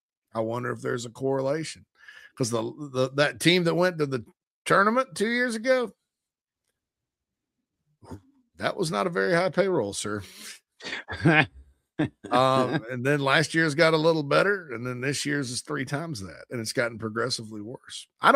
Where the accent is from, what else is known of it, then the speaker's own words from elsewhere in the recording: Spartanburg, South Carolina, United States; I really am proud of my hometown.